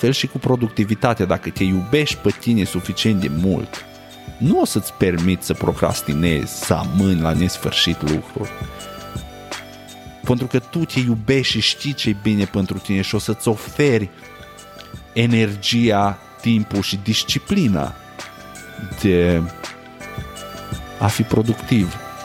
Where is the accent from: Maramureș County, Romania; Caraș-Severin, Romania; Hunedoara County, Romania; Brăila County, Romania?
Maramureș County, Romania; Sighetu Marmației; now in United States; Eu trăiesc în America, da? Îs născut și crescut în Sighetul Marmației, Maramureș, pe graniță cu Ucraina